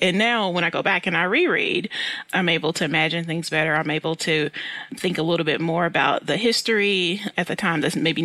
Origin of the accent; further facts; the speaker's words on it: Louisville, Kentucky, United States; And I'm actually from Louisville, so I'm familiar with your city.